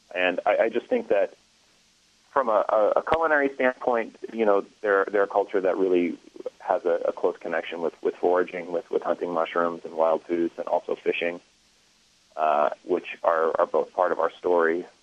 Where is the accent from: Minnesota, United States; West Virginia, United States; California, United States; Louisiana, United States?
California, United States; also born or lived in Oregon; I grew up on the West Coast between Northern California and Oregon, and you know, there are a lot of Basque immigrants in that part of the country.